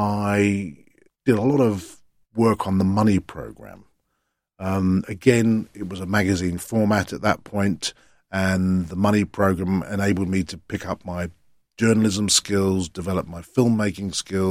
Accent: England, United Kingdom; I said, no, I'm English.

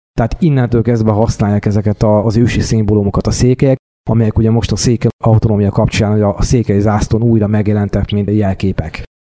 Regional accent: Jász-Nagykun-Szolnok, Hungary; Én viszont jász vagyok, tehát mivel később érkeztünk, ugye valamikor a tatárjárás előtti esztendőben a kunokkal együtt

